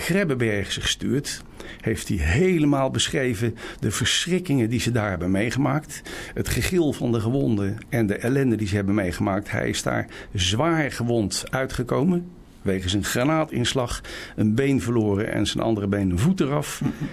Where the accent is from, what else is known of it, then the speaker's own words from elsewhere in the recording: Utrecht, Netherlands; born there; Wij reizen naar Utrecht af, mijn geboortestad, en die wijk die ken ik heel goed.